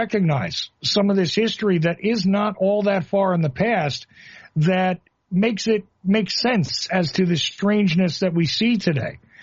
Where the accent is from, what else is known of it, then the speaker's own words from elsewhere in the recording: Northeast, United States; also born or lived in South; you can definitely tell that I'm probably from the Northeast, but occasionally you'll hear that I lived in the South. But I can hear definitely a little bit of that Midwest.